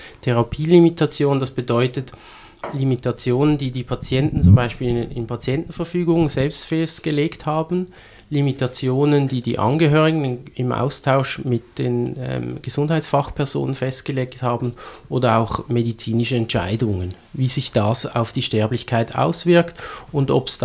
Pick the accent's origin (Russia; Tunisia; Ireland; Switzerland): Switzerland; Basel, Basel-Stadt; now in Germany; Ich bin in Basel aufgewachsen und habe auch hier studiert und auch lange am Unispital Basel gearbeitet, nach einem kurzen Abstecher nach Chur